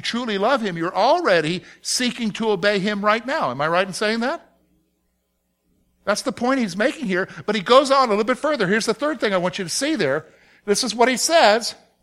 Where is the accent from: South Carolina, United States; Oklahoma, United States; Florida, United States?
South Carolina, United States; Young …, growing up in South Carolina, doing something stupid at school or something stupid in the neighborhood